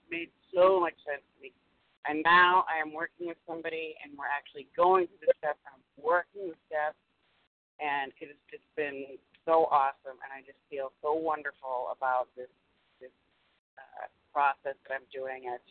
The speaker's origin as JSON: {"language": "English", "region": "Massachusetts", "country": "United States", "said": "okay. I'm from Massachusetts."}